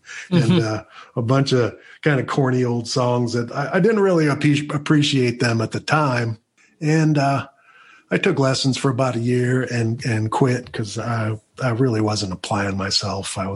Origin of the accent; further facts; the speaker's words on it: East Chicago, Indiana, United States; I was born in East Chicago, Indiana, and that's an old steel mill town, and my first memories were there. It's kind of a town that's beyond its prime, but what was cool about it and what I love about where I'm from